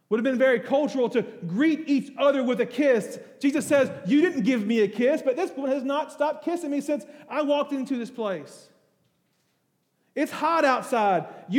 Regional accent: United States; well, I grew up in America and we're all Christian, aren't we?

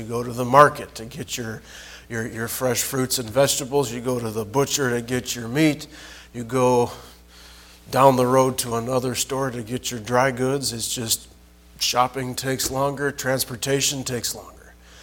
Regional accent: United States; And you know, we grew up here in the States.

